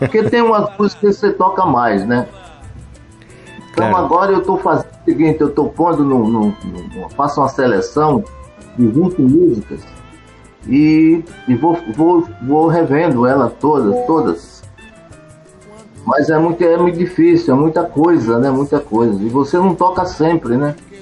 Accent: Porto Calvo, Alagoas, Brazil; also born or lived in Maceió; Olha, rapaz, eu tenho a impressão que essa composição começou em Porto Calvo, né? Minha terra natal.

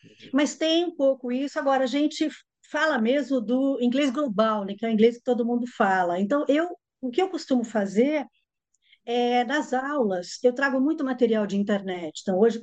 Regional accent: Rio de Janeiro, Brazil; eu sou formada pelo IBEL, Instituto Brasil Estados Unidos, no Rio de Janeiro, que foi onde eu cresci, e eu fiz todo o curso lá, e lá era o inglês americano.

